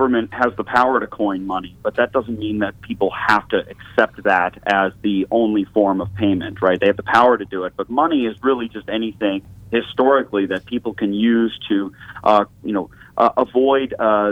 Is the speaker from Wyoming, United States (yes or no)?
no; Florida, United States; now in Washington, United States; I grew up in Pinellas County.